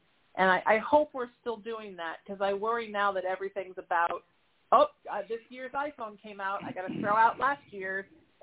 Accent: Huntington Beach, California, United States; I grew up in Huntington Beach, about an hour south of L.A., and we used to go up there in high school

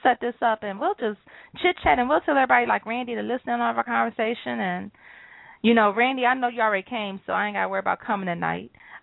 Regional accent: Detroit, Michigan, United States; I've never been to, like I said, I'm from Detroit, and here in Detroit, let's say that I don't care where you stay at.

